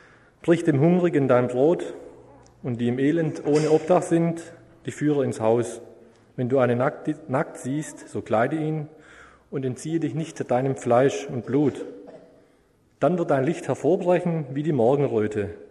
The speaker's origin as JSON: {"language": "German", "region": "Lower Saxony", "country": "Germany", "said": "Wir kommen aus Niedersachsen, sind da auch in der Drogenarbeit momentan."}